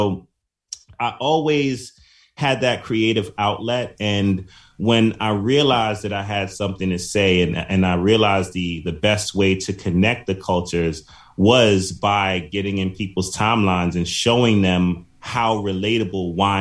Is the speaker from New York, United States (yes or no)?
yes; New York City, New York, United States; I'm from the Bronx, New York, the home and the birthplace of hip hop. So hip hop is just in my blood.